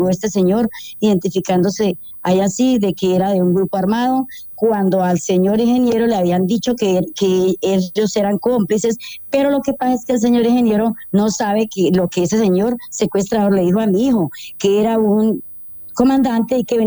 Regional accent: Colombia; Somos colombianos y nuestros departamentos es igual que si fuera el Meta.

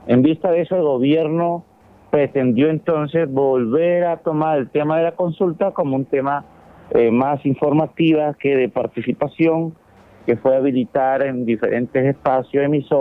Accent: Colombia; soy de la Nación Arhuaca de la Sierra Nevada de Santa Marta

